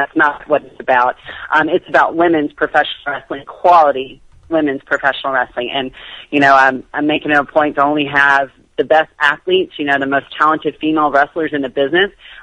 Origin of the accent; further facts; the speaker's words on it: Clinton, Mississippi, United States; Yeah, so I'm from Clinton, Mississippi. We went to a church called Morris Heights